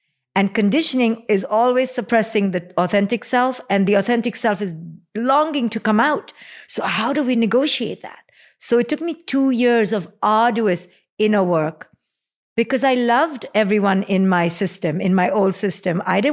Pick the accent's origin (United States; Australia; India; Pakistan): India; you and I growing up in India in particular